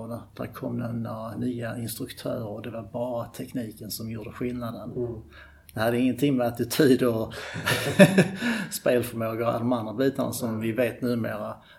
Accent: Landskrona, Skåne, Sweden; Eftersom jag är skåning och vi har vinden, uppväxt i Landskrona, banan ligger vid kusten

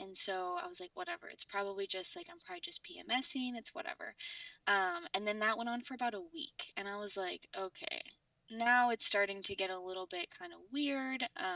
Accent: Washington, United States; also born or lived in Arizona; I'm 24. I had Raya when I was 23, and she is my first child. I am originally from Washington.

